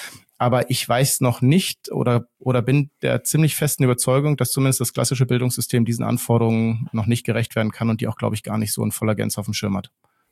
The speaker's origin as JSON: {"language": "German", "region": "Lower Saxony", "country": "Germany", "tie": "born or raised there", "said": "ich wohne ja hier an so einem See, wo ich auch aufgewachsen bin am Steinhuder Meer"}